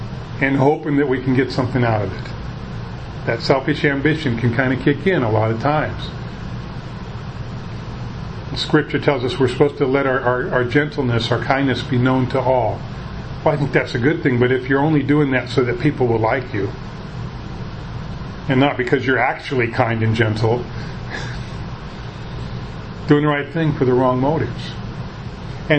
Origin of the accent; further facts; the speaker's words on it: Tacoma, Washington, United States; For the others that I knew growing up in Tacoma at Temple Baptist Church.